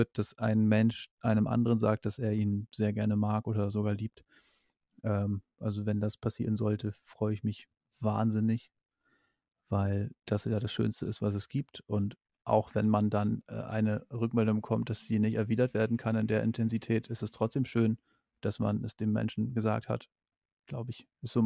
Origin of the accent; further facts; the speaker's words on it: Lower Saxony, Germany; now in Berlin, Germany; aber ich komme ja aus Ostfriesland, aus Niedersachsen.